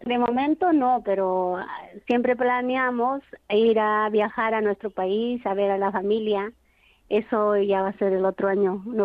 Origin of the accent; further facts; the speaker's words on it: Peru; now in Spain; Nosotros muy poquito, porque mi familia está en mi país, Perú